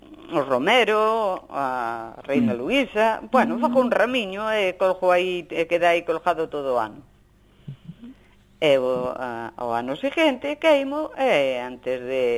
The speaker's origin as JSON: {"language": "Galician", "town": "Pedreira de Meá", "region": "Galicia", "country": "Spain", "said": "pero eu como son da Pedreira de Meá, pois entonces non chegaba a San Juan."}